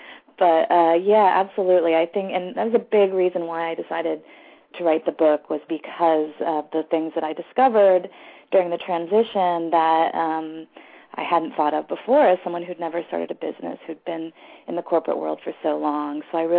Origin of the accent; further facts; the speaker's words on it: Pennsylvania, United States; I had a chance to go home to where I grew up in Pennsylvania